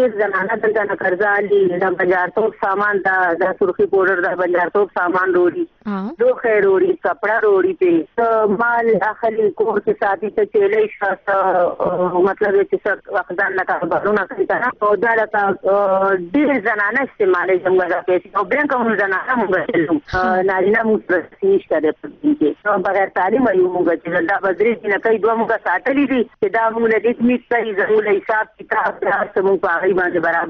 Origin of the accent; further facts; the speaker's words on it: Khyber Pakhtunkhwa, Pakistan; مونږ د چوګوجر کلی دی. زمونږ چمکني سره پیښې دی.